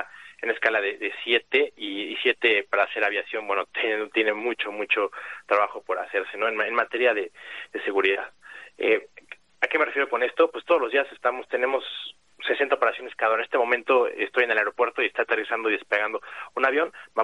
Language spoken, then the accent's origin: Spanish; Mexico; Los pilotos mexicanos venimos al aeropuerto de Ciudad de México